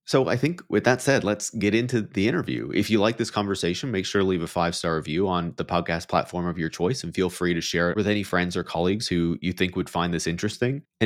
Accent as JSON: {"language": "English", "region": "Newfoundland and Labrador", "country": "Canada", "said": "I'm obviously a Canadian, and even specifically a random mention of Corner Brook, Newfoundland. Now, I'm from Newfoundland."}